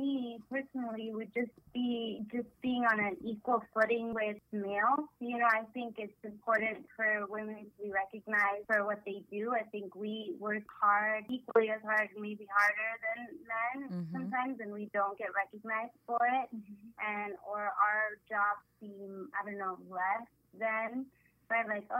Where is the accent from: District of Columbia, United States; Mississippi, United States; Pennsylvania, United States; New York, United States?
New York, United States; now in Florida, United States; And then I'm also Dominican, born here, raised here. But I was born in New York. I moved to Florida after getting married. So I'm like a fresh Floridian. I'm like just 2 years strong over here.